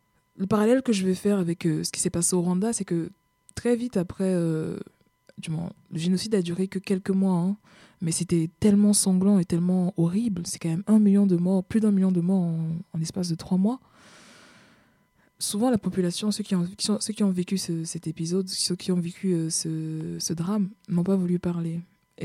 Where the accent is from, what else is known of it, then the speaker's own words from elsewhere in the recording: Cameroon; vu que je suis camerounaise, au Cameroun, c'est le franc CFA.